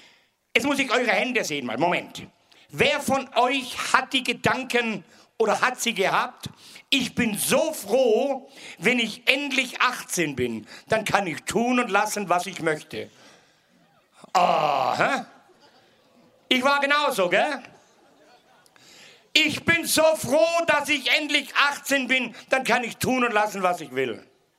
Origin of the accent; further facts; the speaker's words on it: Ulm, Baden-Württemberg, Germany; born there; Ihr Lieben, ich bin in Ulm geboren.